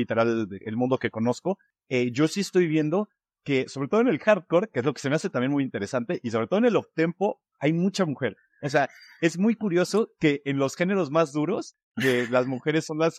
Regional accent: Puebla, Mexico; O sea, por ejemplo, yo soy de Puebla y sé que en Puebla no hay nada.

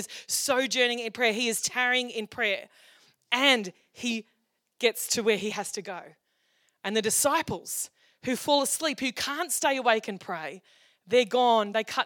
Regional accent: Australia; as an Australian, I pray for something.

